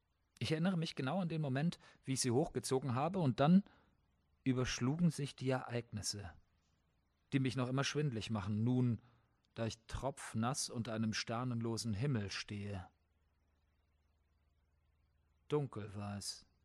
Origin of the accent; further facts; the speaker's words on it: Zug, Switzerland; born there; moved away as an adult; Zug ist meine Heimat, was so viel heißt wie, ich bin in Zug geboren.